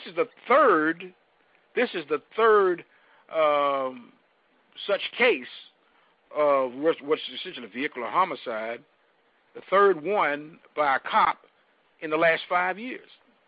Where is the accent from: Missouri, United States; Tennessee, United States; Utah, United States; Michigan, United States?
Tennessee, United States; Chattanooga; Chattanooga, which is that's my hometown, and it's like some 5 hours away or something like 3 to 5 hours away.